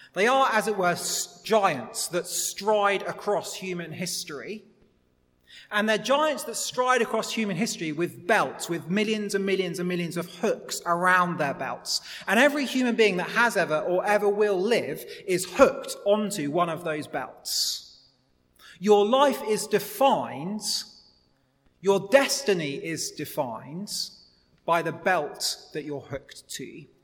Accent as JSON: {"language": "English", "town": "Liverpool", "region": "North West England", "country": "United Kingdom", "tie": "born there", "said": "Because I was born in Liverpool and I've identified as a Liverpool fan for my whole life"}